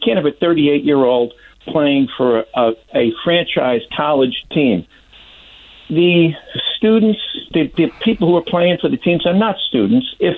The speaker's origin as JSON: {"language": "English", "town": "Brooklyn", "region": "New York", "country": "United States", "said": "I'm from Brooklyn. I don't have a college team I root for."}